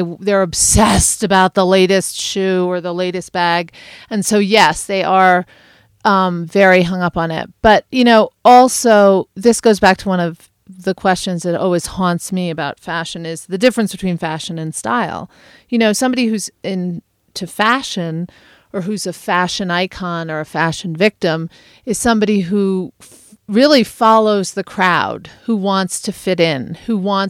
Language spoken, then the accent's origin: English; East Coast, United States; I mean, I come from the East Coast, so I'm not used to it.